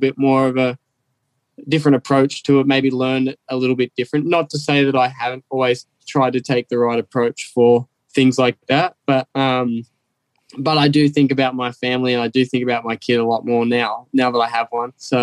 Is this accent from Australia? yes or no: yes; Australia; Yeah, I came from Australia, motorcycle. I left school at 15 years old and I was a welder.